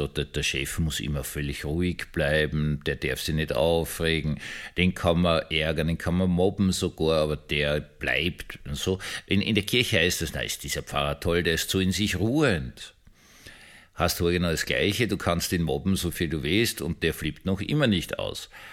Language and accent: German; Vienna, Austria; Also ich bin in Wien aufgewachsen, wir sind in die Gumpendorfer Evangelische Kirche gegangen, die riesige Gustav-Adolf-Kirche, heutzutage 12-Apostel-Kirche